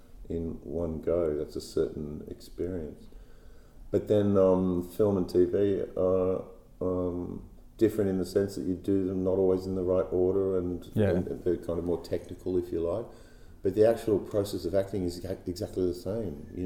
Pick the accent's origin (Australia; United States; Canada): Australia; Corowa, New South Wales; born there; I was born in Corowa, which is just down the road.